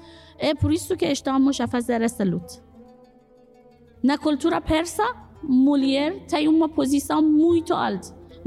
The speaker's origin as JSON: {"language": "Portuguese", "country": "Iran", "also_born_or_lived": "Norway", "second_language": "Portuguese", "moved": "yes", "said": "Mas eu saí do Irã e fui para a Noruega. Eu vivi na Noruega quase 2 anos e meio."}